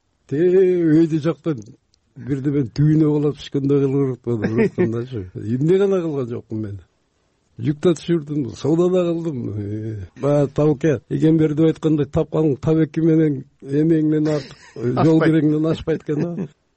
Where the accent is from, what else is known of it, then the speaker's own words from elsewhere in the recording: Batken Region, Kyrgyzstan; Ал кезде Баткен областында, ошо өзүбүздүн Рейлек районунда болчумун. Аргастан келдим бияка.